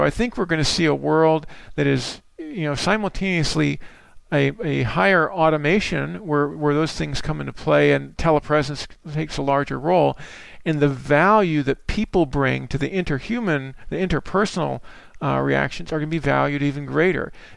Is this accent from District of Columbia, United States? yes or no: yes; Washington, District of Columbia, United States; born there; I was born in Washington, D.C. in the United States, and my father took me as a young boy to the cherry blossom season there.